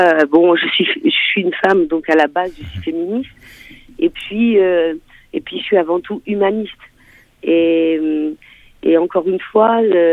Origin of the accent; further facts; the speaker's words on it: Angoulême, Nouvelle-Aquitaine, France; moi, je suis née en France, je suis charentaise berbère, comme je dis, je suis née en Charente, je suis née en Angoulême. Mes parents sont marocains, nés en Algérie, sous une Algérie occupée par la France.